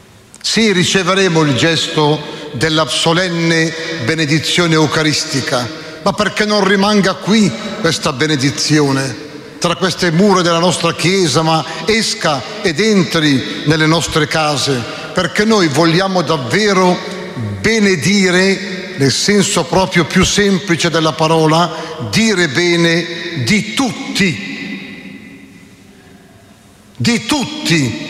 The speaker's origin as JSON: {"language": "Italian", "town": "Milan", "region": "Lombardy", "country": "Italy", "said": "Tanto è vero che noi milanesi, non siamo romani, a parte che non mi piace questa parolina che si usa, pasquetta, perché non c'è una pasquetta."}